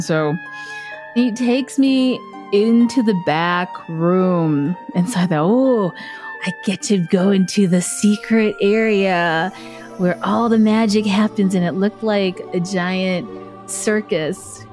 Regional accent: Chicago, Illinois, United States; And, you know, I'm from Chicago. I'm used to this.

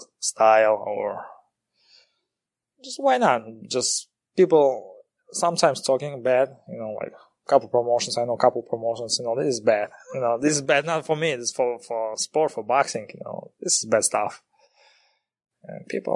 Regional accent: Kazakhstan; English is a second language; Just, I'm a regular guy. Just, I'm original from Kazakhstan.

